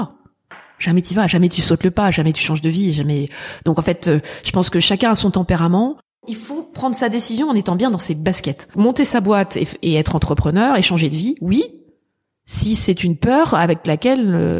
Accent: Paris, Île-de-France, France; Alors, je suis une petite fille du bitume, parisienne jusqu'au bout des ongles, née de parents parisiens et de grands-parents parisiens.

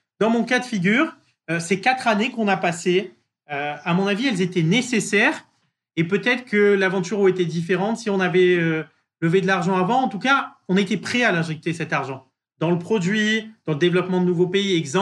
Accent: France; accent: French; now in United States; mon charming French accent est très marqué

